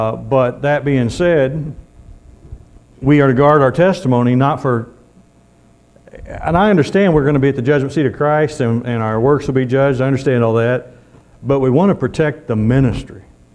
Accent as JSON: {"language": "English", "region": "Missouri", "country": "United States", "said": "I'm originally from Missouri, the Show Me State."}